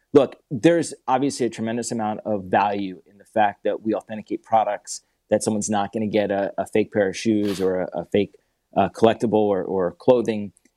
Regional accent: Philadelphia, Pennsylvania, United States; Yeah. So I grew up in Philadelphia.

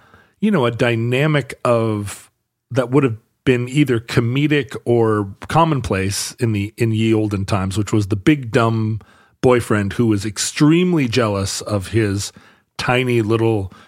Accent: Shoreline, Washington, United States; also born or lived in Anchorage; I was raised in North Seattle, Shoreline, Washington, in the 1970s. But then I moved to Anchorage, and suddenly I had tremendous diversity in my school and in my classes.

